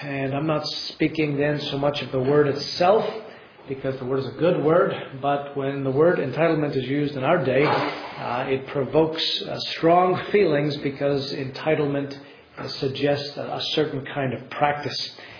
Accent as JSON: {"language": "English", "country": "Canada", "said": "I'm a Canadian"}